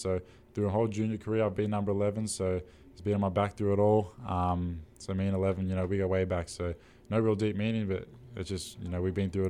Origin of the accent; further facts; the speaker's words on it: Australia; it was fun growing up in Australia, and I had fun just being a kid, getting outside, outdoors, doing kid things.